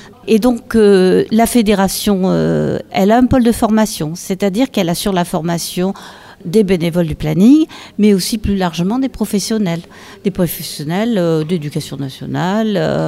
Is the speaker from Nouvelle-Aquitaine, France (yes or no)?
yes; Bordeaux, Nouvelle-Aquitaine, France; moi je suis de Bordeaux, hein.